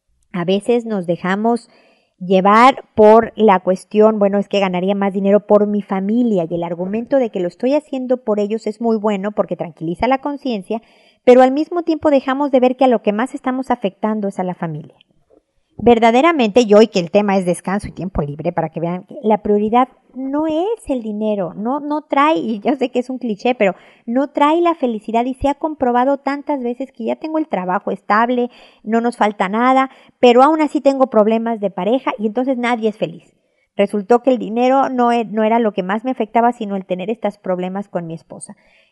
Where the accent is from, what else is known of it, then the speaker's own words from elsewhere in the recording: Mexico; now in Chile; soy mexicana, estoy viviendo en Chile precisamente porque nos mudaron como familia por el trabajo de mi esposo.